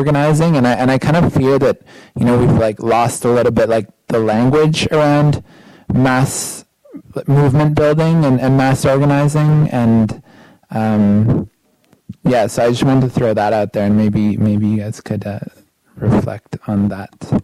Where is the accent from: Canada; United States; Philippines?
Canada; Toronto, Ontario; I was growing up in Toronto, and I was in Toronto at the time of Seattle